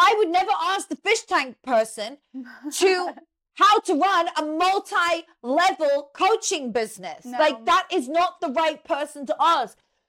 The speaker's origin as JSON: {"language": "English", "country": "United Kingdom", "said": "I'm British and I say y'all."}